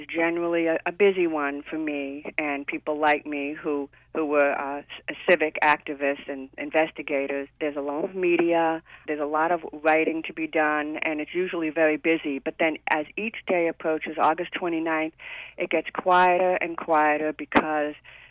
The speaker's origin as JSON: {"language": "English", "region": "Louisiana", "country": "United States", "tie": "born or raised there", "said": "I felt angry that a resident of Louisiana, my home state, actually considered me and everyone who lived in New Orleans stupid for living in New Orleans and imbeciles for rebuilding."}